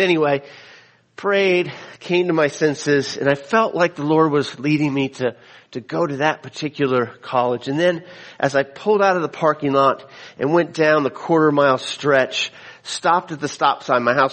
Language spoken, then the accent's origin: English; Florida, United States; I'm from the South. And when I go home to Florida, I can't explain it. It's home.